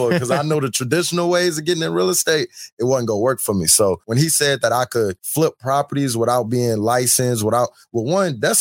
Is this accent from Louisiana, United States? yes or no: yes; Louisiana, United States; I'm originally from Louisiana.